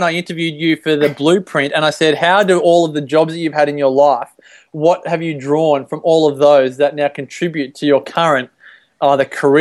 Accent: Victoria, Australia; I grew up in Victoria.

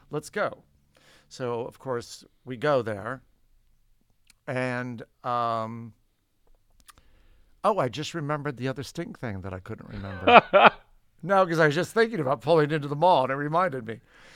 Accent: Woodland Hills, California, United States; So I was telling, you know, I grew up in Woodland Hills

